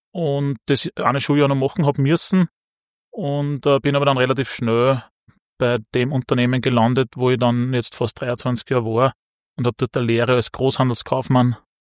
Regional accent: Gunskirchen, Upper Austria, Austria; Ja, also ich komme aus Gunskirchen in der Nähe von Wels und bin dort aufgewachsen und lebe dort seit jetzt 38 Jahren.

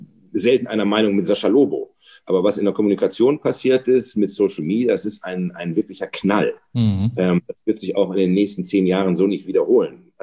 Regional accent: Ravensburg, Baden-Württemberg, Germany; Ja, ich komme aus Ravensburg und Ravensburg ist Oberschwaben, aber wie du hörst, ist davon nicht viel übrig geblieben.

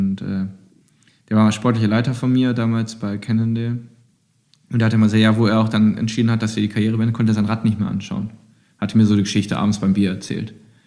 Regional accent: Düsseldorf, North Rhine-Westphalia, Germany; da als Düsseldorfer das Bergtrikot da zu holen

